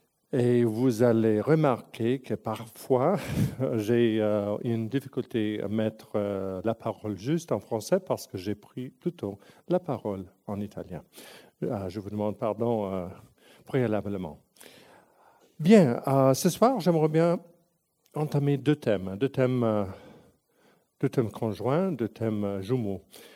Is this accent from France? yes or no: no; Canada; first language en; French is a second language; c'était ma deuxième langue, parce que je suis anglo-canadien, mais obviously au Canada, on apprend le français très tôt. Et moi, j'ai appris, je ne parle pas avec l'accent québécois